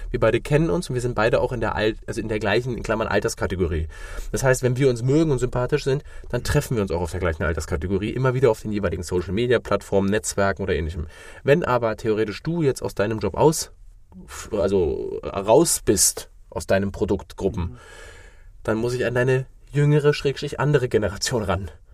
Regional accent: China; now in Germany; Ich bin jetzt aus China und möchte hier in Deutschland mein Business aufbauen.

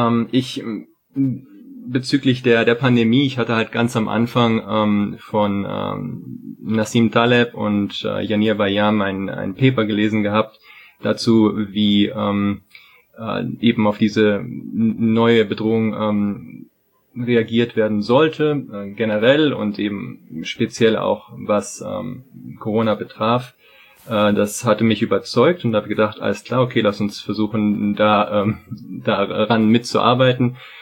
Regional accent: Germany; Ich komme aus Deutschland. Ich wurde an der polnischen Grenze geboren. Kurz nach dem Mauerfall sind meine Eltern dann rüber zur holländischen Grenze. Und dort bin ich, groß geworden

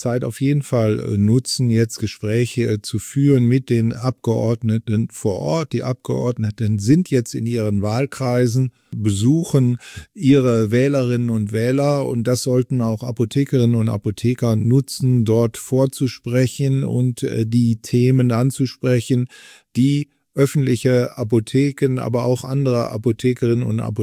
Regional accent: Düsseldorf, North Rhine-Westphalia, Germany; in meiner Heimatstadt Düsseldorf

